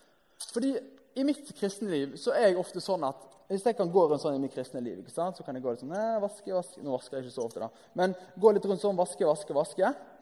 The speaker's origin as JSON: {"language": "Norwegian", "town": "Bergen", "region": "Vestland", "country": "Norway", "said": "så har vi masse sånn inne i skapet hjemme i Bergen"}